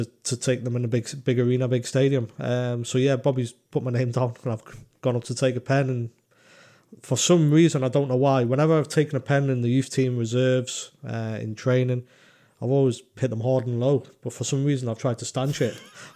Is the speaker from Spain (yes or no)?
no; Newcastle, North East England, United Kingdom; a Geordie, growing up in Newcastle, he was probably my idol.